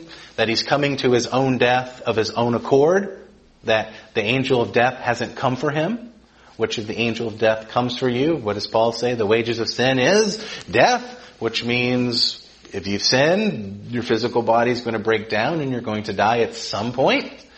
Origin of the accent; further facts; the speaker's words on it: Georgia, United States; Since I'm from Georgia, I can say that without offending people because I lived it, right? Small southern town.